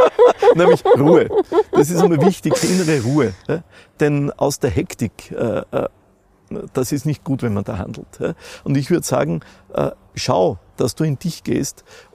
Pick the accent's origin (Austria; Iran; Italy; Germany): Austria; Bei uns in Österreich